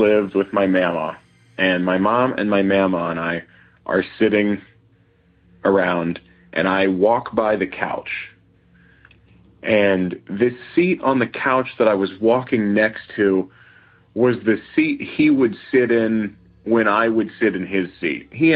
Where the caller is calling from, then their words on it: Indianapolis, Indiana, United States; Hey, guys. This is … I'm calling from Indianapolis.